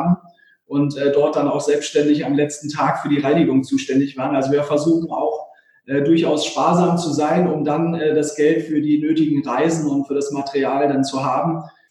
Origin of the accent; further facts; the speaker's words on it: Berlin, Germany; hier in meiner Heimatstadt